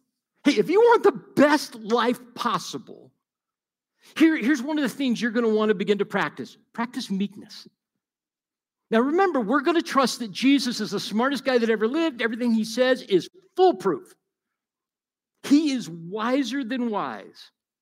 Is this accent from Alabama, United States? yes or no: yes; Alabama, United States; I grew up in Alabama. My parents divorced when I was three.